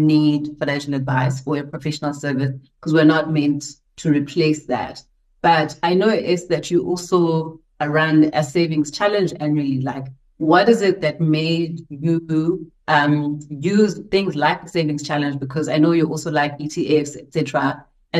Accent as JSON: {"language": "English", "country": "South Africa", "first_language": "Xhosa", "second_language": "English", "said": "I do this in my mother tongue, Xhosa, but today I am doing it in English"}